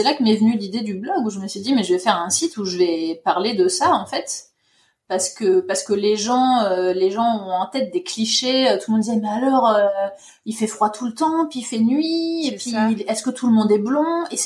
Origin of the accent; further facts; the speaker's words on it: Grand Est, France; now in Norway; moi, je viens des Ardennes, donc du nord-est.